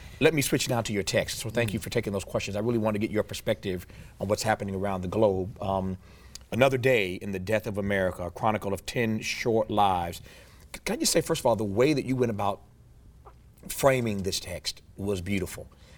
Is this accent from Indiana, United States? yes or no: yes; Indiana, United States; I talked to a number of my friends back in my home state of Indiana and in other parts of the Midwest.